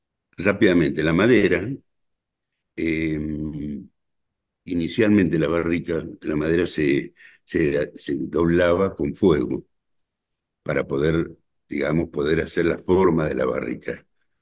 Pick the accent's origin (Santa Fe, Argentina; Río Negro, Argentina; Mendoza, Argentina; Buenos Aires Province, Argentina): Mendoza, Argentina; Palmira; No, yo viví en Palmira, nací en Palmira, me crié en Palmira, una ciudad que está 40 kilómetros al este de la ciudad de Mendoza. Ahí tuve toda mi familia